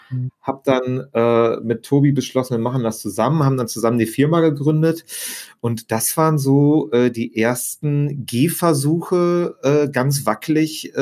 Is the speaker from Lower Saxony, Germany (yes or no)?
no; Vreden, North Rhine-Westphalia, Germany; also aus meinem Heimatort, Leute, mit denen ich Abi gemacht habe, mit denen, wir sind zusammen nach Münster gezogen und wir waren dann so die Vredener Bande